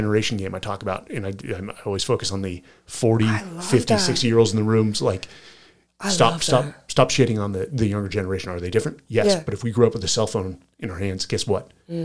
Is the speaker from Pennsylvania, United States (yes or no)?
no; California, United States; Yes, I'm wearing boots, Will. I'm from California. I can wear boots.